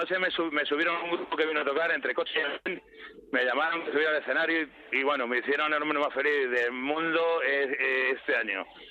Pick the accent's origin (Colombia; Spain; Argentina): Spain; Madrid, Community of Madrid; Soy nacido en el Madrid de las Vistillas.